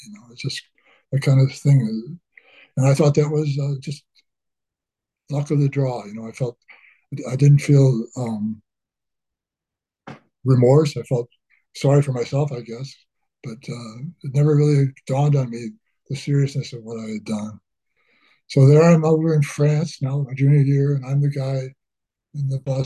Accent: Attica, New York, United States; I'm from Attica. I went to high school in Attica

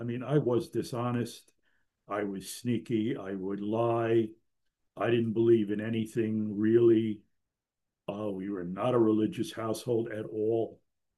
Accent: Mount Vernon, New York, United States; also born or lived in Bronx; I was born in Mount Vernon, New York. Spent a year living, year and a half living in the Bronx, and then back to Mount Vernon, and went through elementary school, there.

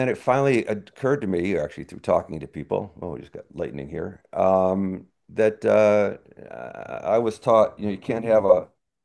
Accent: Auburn, New York, United States; I grew up in Auburn, New York, 30,000 person town. It's Irish Catholic, or at least a Catholic stronghold.

